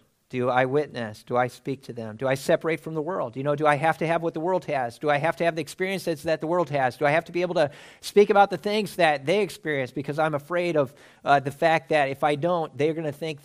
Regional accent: United States; now in United Kingdom; But this is not my home. And it's not because I'm from the States and I'm an American.

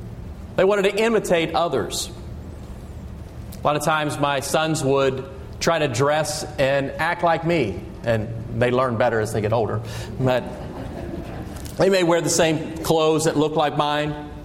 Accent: West Virginia, United States; Again, I'm from West Virginia, so.

